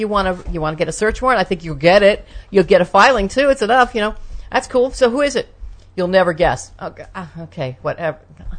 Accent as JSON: {"language": "English", "town": "Berkeley", "region": "California", "country": "United States", "tie": "born there", "said": "I grew up all over the country. I was born in Berkeley."}